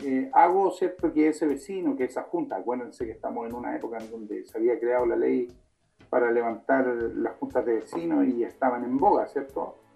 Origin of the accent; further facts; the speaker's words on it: Valparaíso, Chile; yo que soy de Valparaíso, eso es muy común allá, fue muy común.